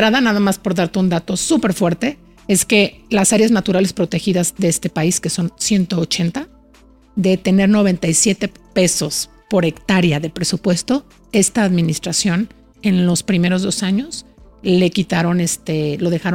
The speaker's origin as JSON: {"language": "Spanish", "country": "Mexico", "said": "seguimos como población, como mexicanas y mexicanos"}